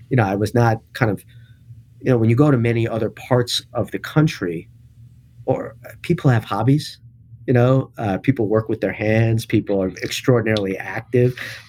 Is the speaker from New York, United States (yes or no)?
yes; New York City, New York, United States; I grew up in New York City.